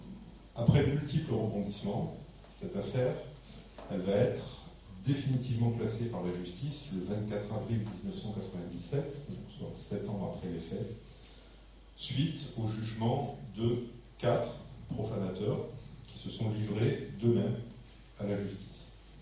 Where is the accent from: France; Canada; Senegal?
France; Occitanie; puisque je viens plus au sud de Nîmes, et on dit plutôt Carpentras, c'est là chez nous